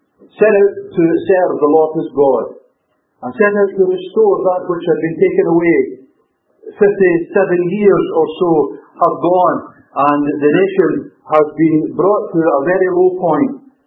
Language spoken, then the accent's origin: English; Scotland, United Kingdom; I was thinking about it as a Scotsman. Those foreigners from across the water or from across the border will excuse me.